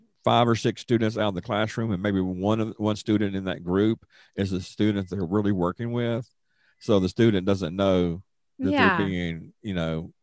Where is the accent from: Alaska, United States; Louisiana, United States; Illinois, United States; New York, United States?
Louisiana, United States; Shreveport; they had a program in the school for students around my hometown, Shreveport, and Bossier to go to be treated for dyslexia.